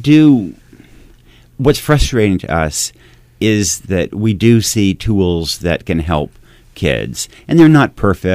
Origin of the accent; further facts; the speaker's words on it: Oregon, United States; a girl who was growing up in Oregon at the same time I was in Southern Oregon